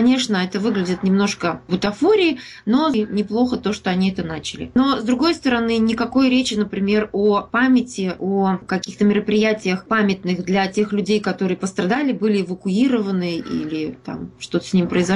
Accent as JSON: {"language": "Russian", "town": "Ozyorsk", "region": "Chelyabinsk Oblast", "country": "Russia", "tie": "born or raised there", "said": "году впервые в Озерске проводятся мероприятия, которые посвящены годовщине аварии. Впервые за все время. Я коренная жительница"}